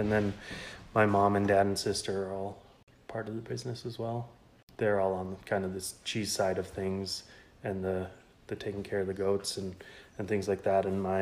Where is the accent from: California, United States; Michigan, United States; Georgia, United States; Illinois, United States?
Michigan, United States; Grand Rapids; also born or lived in Denver; Yeah, I was born in Denver, and my dad was doing cattle stuff in Denver, and then my sister was born in Texas, kind of the same deal. And then my mom's family's all from Grand Rapids area of Michigan, so we moved there when I was like 2